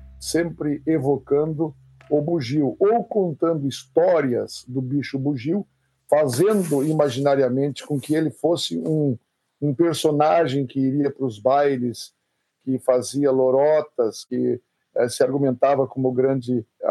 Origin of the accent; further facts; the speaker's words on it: Rio Grande do Sul, Brazil; Sou da Serra Gaúcha, frio e neve há muito tempo que não é novidade por lá.